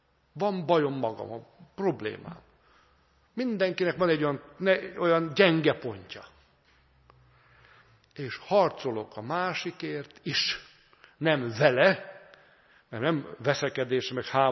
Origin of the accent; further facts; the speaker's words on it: Hungary; Hát itt mindenki panaszkodik. Magyarok vagyunk, nem? Nekünk az illik, hogy panaszkodjunk, siránkozunk, hallottuk.